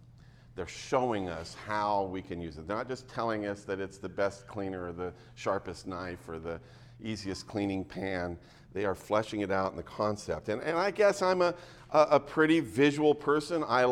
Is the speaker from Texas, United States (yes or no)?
no; Yakima, Washington, United States; I grew up in Yakima, so I went to the Central Washington State Fair